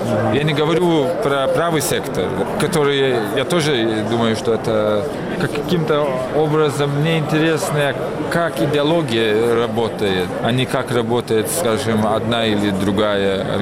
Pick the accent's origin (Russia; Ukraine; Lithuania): Lithuania; Потому что я сам из Литвы.